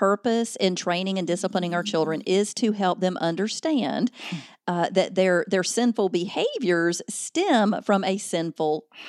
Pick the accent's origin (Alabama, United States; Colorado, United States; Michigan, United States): Alabama, United States; Yes, I am in Alabama. I was born and raised in Alabama, so you can't hide that Southern.